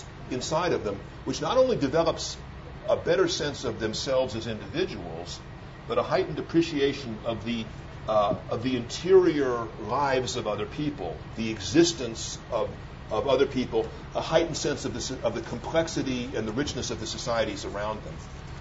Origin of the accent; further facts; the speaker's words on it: United States; Now, I mean, I was raised in America, so I naturally think that people that are readers are less active.